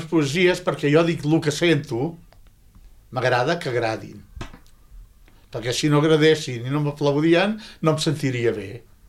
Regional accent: Calella, Catalonia, Spain; Un cant a Calella, al meu poble.

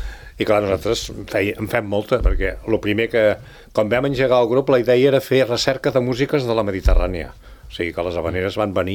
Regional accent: Catalonia, Spain; nosaltres venim de Catalunya per representar Catalunya, Espanya, sí que som d'Espanya

